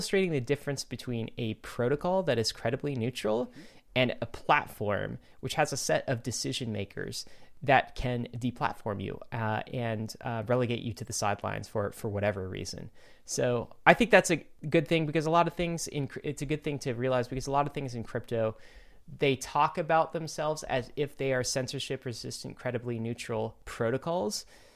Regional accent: Brooklyn, New York, United States; I'm from Brooklyn, man.

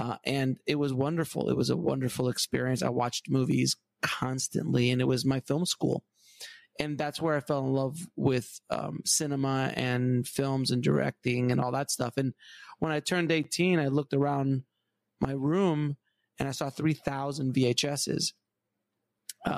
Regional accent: Florida, United States; also born or lived in Queens, New York; now in Los Angeles, United States; Then I was whisked away to New York, and I spent the next 7 years growing up in Queens. And Jamaica, Queens, to be exact. And I lived there until I was 10. Then I came back to Florida for the next, X amount of years.

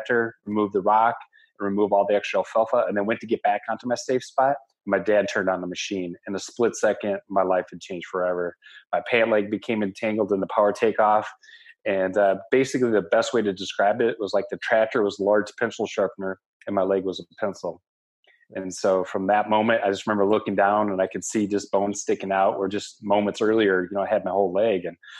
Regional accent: Boscobel, Wisconsin, United States; And so I grew up in Boscobel, Wisconsin, which is in the southwest part of the state. And so I grew up, you know, like most farm boys

